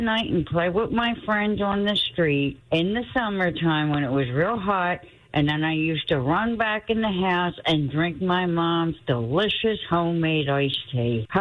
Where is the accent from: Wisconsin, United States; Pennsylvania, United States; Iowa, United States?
Pennsylvania, United States; Philadelphia; I grew up in Southwest Philadelphia.